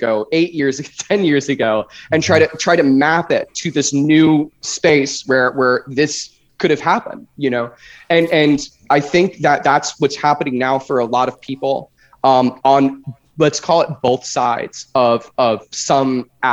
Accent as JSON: {"language": "English", "region": "New York", "country": "United States", "tie": "born or raised there", "said": "So I'm from New York, and I grew up, you know, not that far from New York City."}